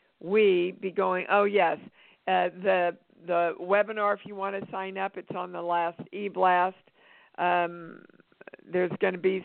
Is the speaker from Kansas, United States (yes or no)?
yes; Kansas, United States; So I'm from Kansas, Laura. And I know some of the messages we good Midwestern people get about making a lot of money.